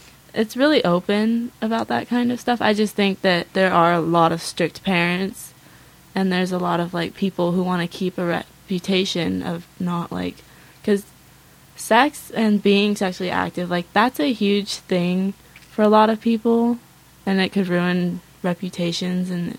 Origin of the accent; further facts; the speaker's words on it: Laytonville, California, United States; Well, I feel like we live in a small town since we're from Laytonville, and everyone's really close.